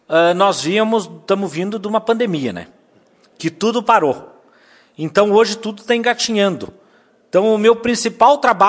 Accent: Bom Jesus, Rio Grande do Sul, Brazil; now in Lagoa Vermelha, Brazil; Eu não sou de Lagoa Vermelha, sou de Bom Jesus, mas hoje me sinto como lagoense pela receptividade que a Lagoa Vermelha teve comigo. Hoje já há 18 anos estou em Lagoa Vermelha, tenho minha residência fixa, meu trabalho aqui em Lagoa Vermelha.

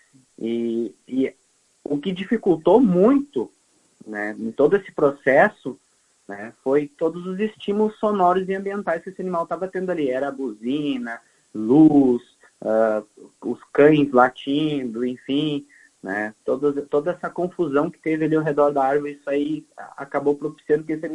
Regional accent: Vacaria, Rio Grande do Sul, Brazil; Eu até brinco que Vacaria é a minha terra natal e também a terra dos pumas, né?

